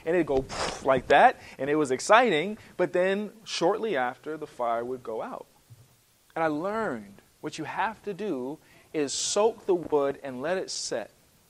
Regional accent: Rhode Island, United States; now in Texas, United States; Now, I'm not from Texas. Originally, I'm from Rhode Island, but I've learned enough that Texans love barbecue

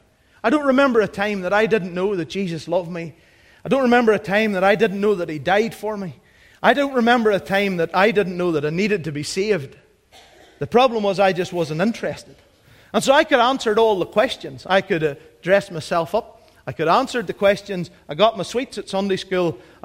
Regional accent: Castledawson, Northern Ireland, United Kingdom; No matter where you grew up, you just have a wee soft spot, I think, for home. And I grew up in Castledawson.

